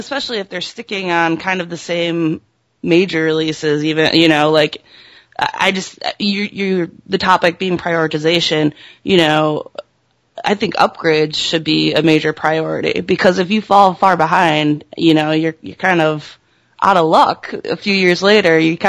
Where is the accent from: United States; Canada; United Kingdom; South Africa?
United States; Toledo, Ohio; So we went up in Toledo, which is my hometown